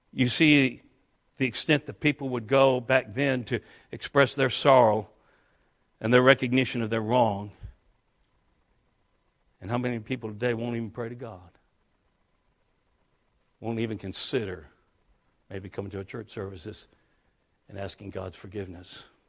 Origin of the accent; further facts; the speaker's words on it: Colorado, United States; I'm from Colorado originally, going up in the Colorado Rocky Mountains.